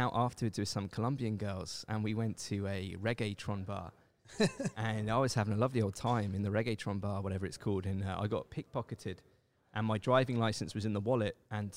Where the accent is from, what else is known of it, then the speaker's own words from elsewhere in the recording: United Kingdom; People in the UK probably maybe don't realize, but, you know, we grew up on Disney movies, and most of the movies in our cinemas are American movies.